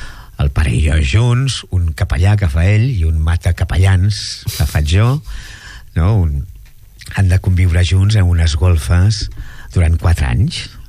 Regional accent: Mataró, Catalonia, Spain; Per exemple, jo sóc de Mataró. Sabeu que sóc capgros.

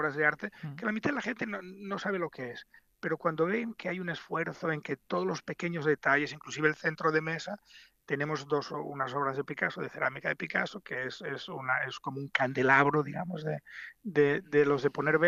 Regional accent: Barcelona, Catalonia, Spain; tanto Luis Roger, que es el chef socio nuestro, y yo somos de Barcelona

